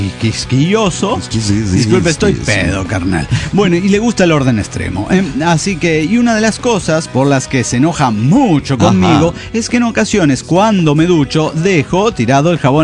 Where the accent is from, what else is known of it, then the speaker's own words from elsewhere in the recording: Mendoza, Argentina; now in Valencia, Spain; Escribo desde Valencia, España, en donde vivo con mi familia desde hace 17 años. Bueno, desde el 2000 vinimos de Mendoza, Argentina.